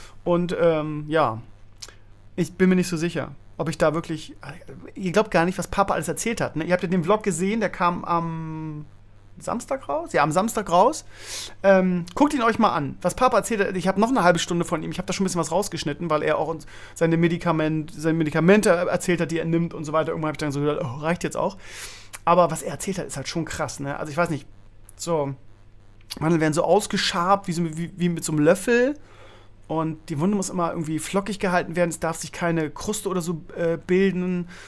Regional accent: Bremen, Germany; Aber ich meine, das sind auch Nordlichter, von daher, ne, kommt man damit klar als Bremer.

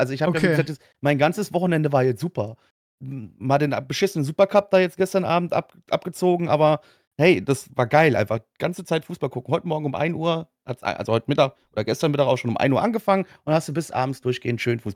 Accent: Frankfurt, Hesse, Germany; ich jetzt in den letzten Jahren als Frankfurter

